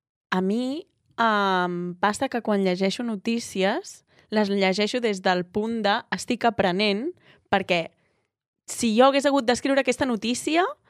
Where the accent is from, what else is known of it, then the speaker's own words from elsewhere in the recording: Cambrils, Catalonia, Spain; les del meu poble, a Cambrils